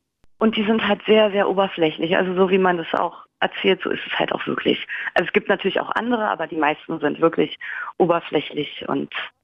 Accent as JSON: {"language": "German", "region": "Berlin", "country": "Germany", "said": "als Berliner ist es ja natürlich eine Katastrophe."}